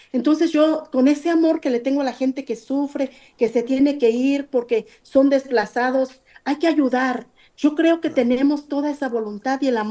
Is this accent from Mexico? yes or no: yes; Guerrero, Mexico; yo también soy de Guerrero, por favor escúchenme, yo también represento, aunque sea un poquito de Guerrero